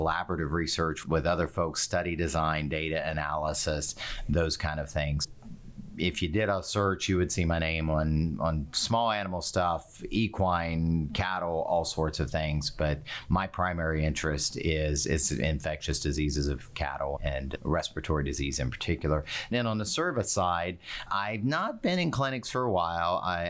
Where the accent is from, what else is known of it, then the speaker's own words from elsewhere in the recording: West Virginia, United States; moved away; also born or lived in Missouri / Iowa; So I'm not a native Oklahoma. I grew up in West Virginia, had a varied interest, took kind of a circuitous route, but got my veterinary degree from Virginia Tech, practiced for a brief period in Southwest Missouri